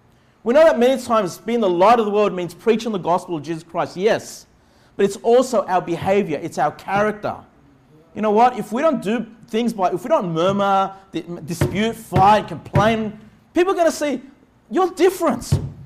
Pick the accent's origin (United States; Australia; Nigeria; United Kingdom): Australia; Just as an Australian, just from a carnal perspective, you got one of the best lives in this world.